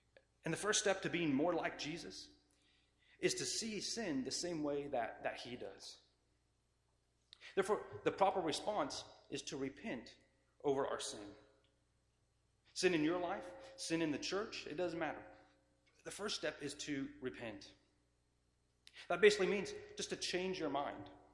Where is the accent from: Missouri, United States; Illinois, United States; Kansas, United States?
Kansas, United States; You know, I'm from Kansas. There's a lot of cows and horses and cleanup after cows and horses.